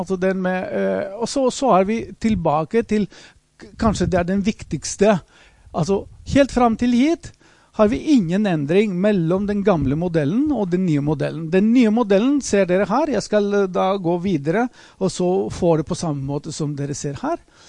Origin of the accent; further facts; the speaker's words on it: Greece; er faktisk det man ser i mitt hjemland nå i dag. Da hvor de har restriksjoner på det vi kaller da, kapitalbevegelser. Og så, Hellas altså.